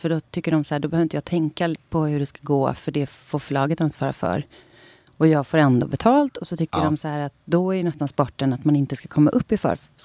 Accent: Sweden; Jag tänkte ju när jag kom dit som svensk författare

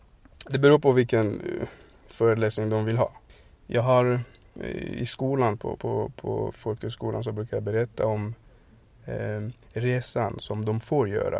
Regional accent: Burundi; Jag kommer från Burundi.

